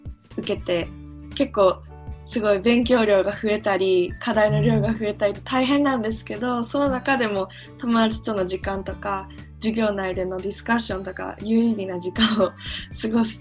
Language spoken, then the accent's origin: Japanese; Kobe, Hyogo, Japan; 私は、神戸出身で、立命館の OIC キャンパスに、去年の4月から入学してます。